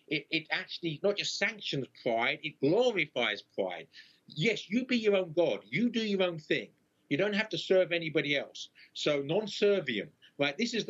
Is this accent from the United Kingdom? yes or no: yes; London, United Kingdom; accent: London; moved away as an adult; now in United States; I grew up in the East End of London in England. So the accent you see is a London accent, somewhat mutilated by 20 years in the United States.